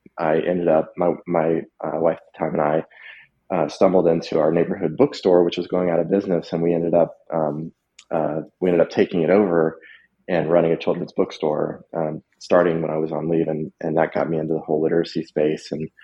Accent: Lexington, United States; I grew up in Lexington, as I said. I was very much of a play in the dirt kid. I mean, every day I could possibly go outside, I did. And, you know, I lived in the suburbs.

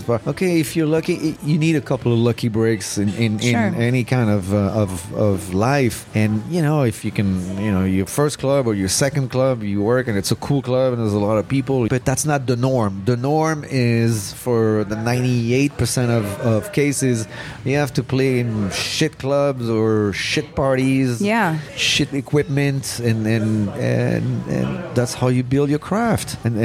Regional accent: Lausanne, Vaud, Switzerland; English is a second language; a medium-sized club in my hometown in Lausanne

